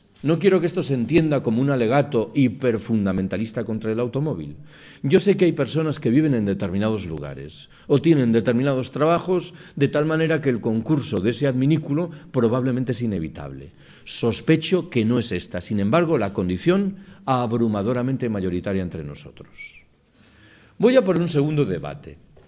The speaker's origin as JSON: {"language": "Spanish", "region": "Galicia", "country": "Spain", "said": "Yo soy gallego."}